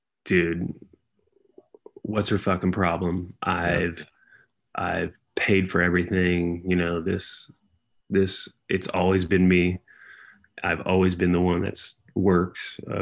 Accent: San Jose, California, United States; we're going to move back to, like, my wife's from San Diego area. I was from San Jose. So we moved back here.

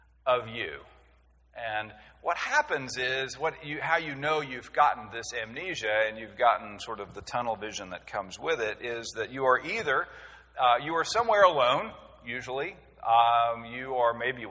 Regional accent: Waco, Texas, United States; I grew up in Waco, and that I went to Waco, Texas. I don't know if there's another one.

